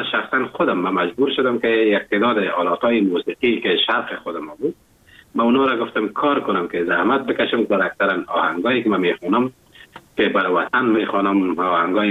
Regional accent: Afghanistan; now in Germany; وقتی که من اروپا آمدم، آلمان آمدم،

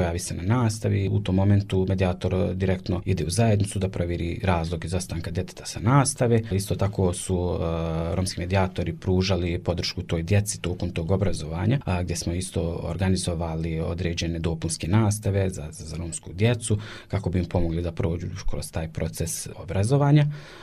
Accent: Kakanj, Federation of Bosnia and Herzegovina, Bosnia & Herzegovina; dolazim iz Kaknja

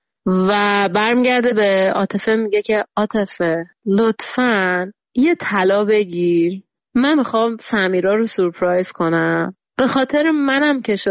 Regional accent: Iran; الانی که اینجا نشستم به دور از ایرانم

